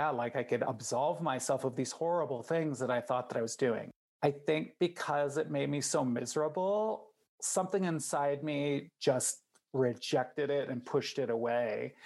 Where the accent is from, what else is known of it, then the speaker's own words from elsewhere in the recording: Midwest, United States; Like I'm from the Midwest. So maybe it's just, you know, in my genes